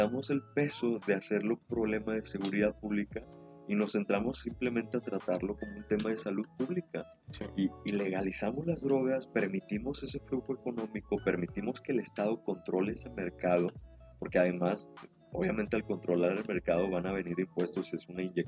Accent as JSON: {"language": "Spanish", "country": "Mexico", "said": "erróneamente nosotros como mexicanos, hemos hecho este problema de las drogas de salud pública"}